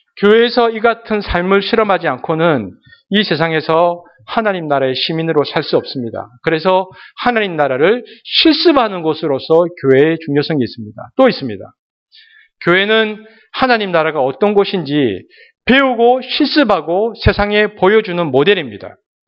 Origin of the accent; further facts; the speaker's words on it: Busan, South Korea; 저 경상, 동대신동에서 자랐다고 했는데, 저 경상도 사람인데, 제 말이 표준 말처럼 들립니까?